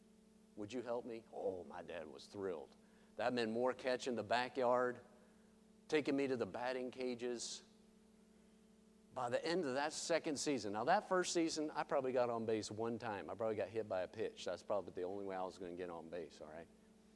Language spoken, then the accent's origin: English; Illinois, United States; I grew up in the Midwest, just outside of Chicago.